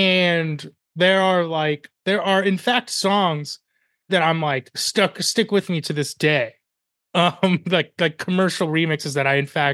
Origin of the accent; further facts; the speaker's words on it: Florida, United States; Like when you were a kid growing up in South Florida during that era, like all you wanted was a freaking car from Maruni one day.